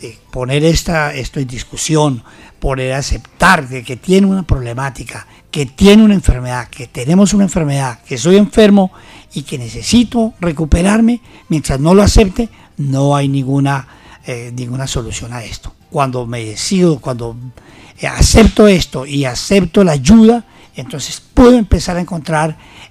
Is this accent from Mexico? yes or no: no; Bogotá, Colombia; Yo soy de Bogotá.